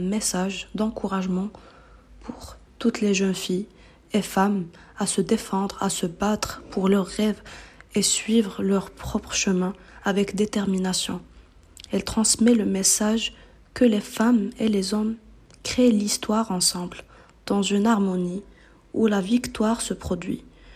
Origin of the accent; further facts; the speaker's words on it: Morocco; je suis marocaine